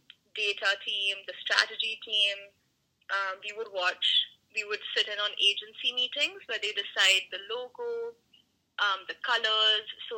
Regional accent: India; So even growing up in India

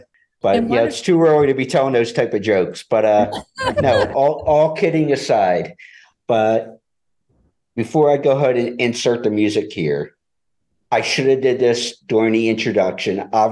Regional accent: Philadelphia, Pennsylvania, United States; I am from Philadelphia.

